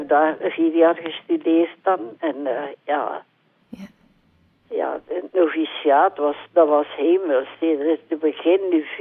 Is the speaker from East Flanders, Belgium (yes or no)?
yes; Kalken, East Flanders, Belgium; born there; ik ben van Kalken van geboorte.